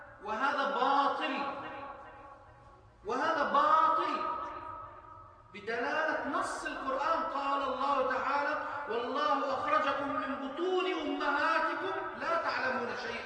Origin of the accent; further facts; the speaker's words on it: Egypt; عندنا في مصر يروجون لأخذ العلم من الكتب